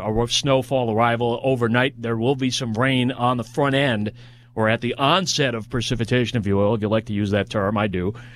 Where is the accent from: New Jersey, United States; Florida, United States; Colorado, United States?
New Jersey, United States; I mean, I grew up in New Jersey, and, you know, we're talking elementary school 40 years ago.